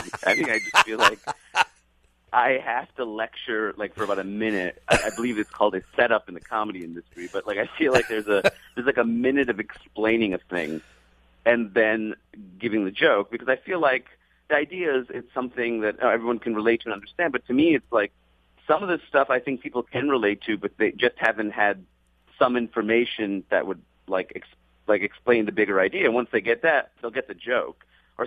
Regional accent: Queens, New York, United States; I grew up in Queens, New York. I grew up with everybody in the world.

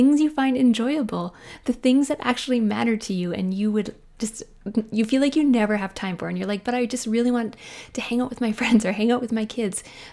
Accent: Canada; I am a Canadian mom in small town Canada.

